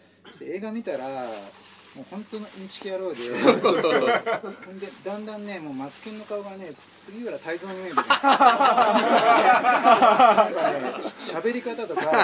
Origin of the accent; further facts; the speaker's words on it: Oji, Tokyo, Japan; あれ僕の地元がロケ地なんですよ、北区のあの王子で赤羽の隣なんです